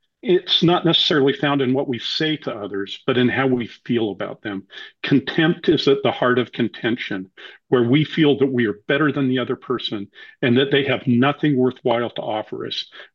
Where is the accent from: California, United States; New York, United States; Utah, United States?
Utah, United States; Salt Lake City; also born or lived in Japan / India / West Africa / United Kingdom; I grew up in Salt Lake, but I've lived in other places. And I've served a mission in Japan. I've lived in India, lived in West Africa. I've lived in the UK.